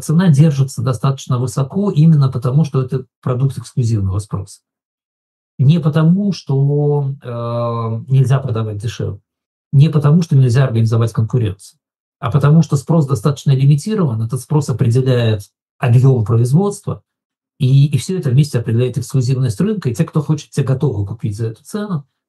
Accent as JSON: {"language": "Russian", "country": "Russia", "lives_now": "United Kingdom", "said": "я как человек из России"}